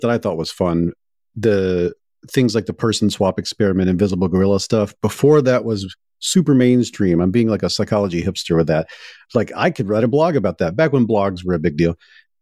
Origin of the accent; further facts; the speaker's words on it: Deep South, United States; And I come from the Deep South.